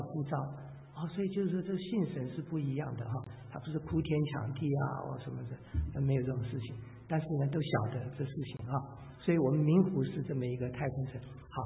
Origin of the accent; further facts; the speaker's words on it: Hubei, China; 我是湖北人嘛哈，我老家是湖北，我后来还回去寻根了啊